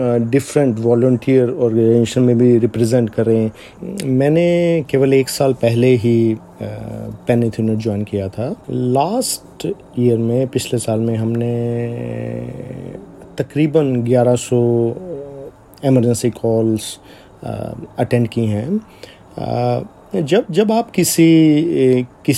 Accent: Shimla, Himachal Pradesh, India; میرا بچپن بھی شملہ میں بیتا تھا

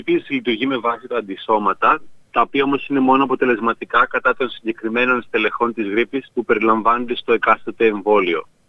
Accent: Greece; moved away as an adult; also born or lived in London, United Kingdom; now in Melbourne, Australia; Κατάγομαι από την Κύπρο, αλλά γεννήθηκα και μεγάλωσα στην Ελλάδα. Σπούδασα στο Λονδίνο για το προπτωχιακό μου και μεταπτυχιακό μου. Και πριν από 4 χρόνια ήρθα στη Μελβούρνη για το διδακτορικό μου.

